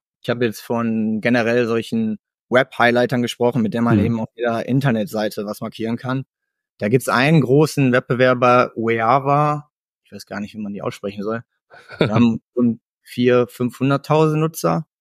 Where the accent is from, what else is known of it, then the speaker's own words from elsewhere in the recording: Münster, North Rhine-Westphalia, Germany; Ich komme aus Münster.